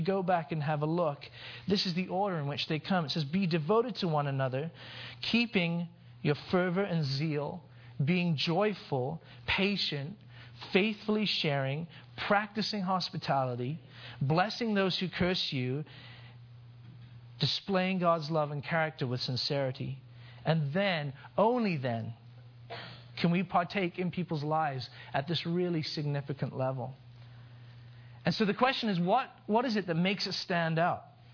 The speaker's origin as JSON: {"language": "English", "country": "India", "tie": "born or raised there", "also_born_or_lived": "Cyprus / Middle East", "said": "I grew up in India. I also spent a fair bit of my life in Cyprus and the Middle East, that area."}